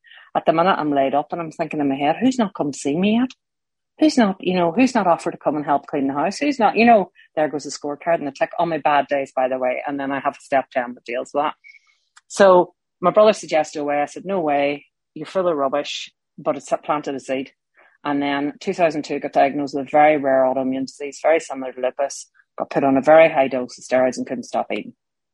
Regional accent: Northern Ireland, United Kingdom; And I grew up in Northern Ireland and dinner time is very important for us.

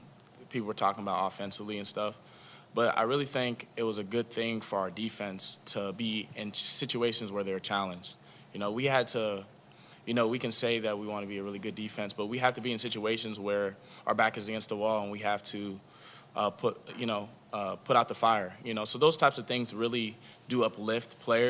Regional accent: Alexandria, Virginia, United States; He's from Washington, D.C., and I'm from Virginia, Alexandria. So he's like 15 minutes from where I'm from.

